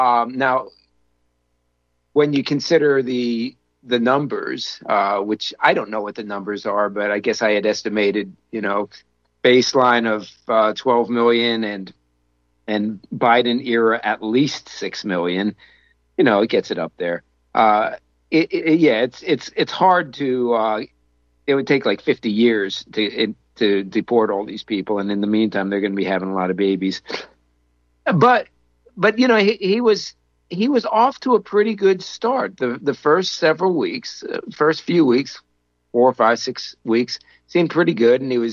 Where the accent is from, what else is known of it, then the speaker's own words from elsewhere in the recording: United States; And that, as an American – it doesn't bring me pleasure to say that.